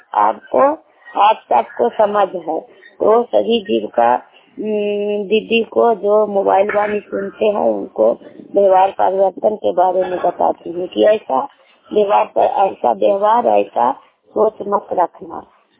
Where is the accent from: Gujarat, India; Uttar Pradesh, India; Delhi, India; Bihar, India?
Bihar, India; हम नालंदा जिला के रहने वाली हूँ।